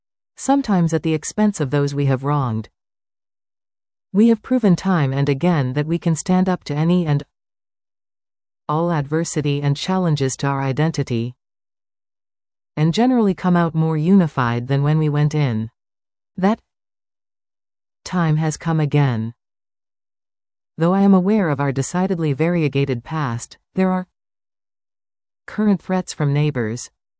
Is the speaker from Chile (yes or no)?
no; Canada; Because we are Canadian, I'm just not so sure about the black flies and mo